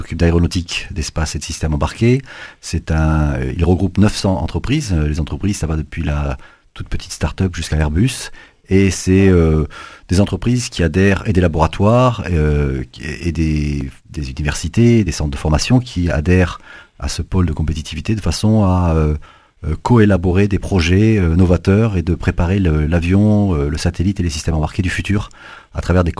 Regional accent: Paris, Île-de-France, France; born there; also born or lived in South Korea; Oui, je suis né à Paris

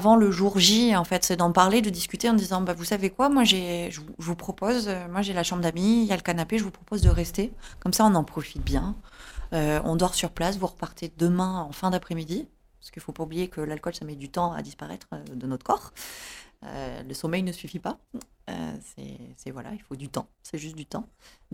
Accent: Toulouse, Occitanie, France; je viens de Toulouse. Toulouse est une ville à 30.

